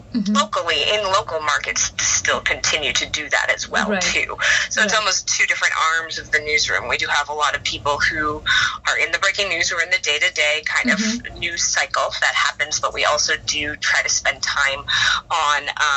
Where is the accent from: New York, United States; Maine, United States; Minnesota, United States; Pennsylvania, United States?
Maine, United States; I ended up landing a job in Bangor, and Maine happens to be my home state as well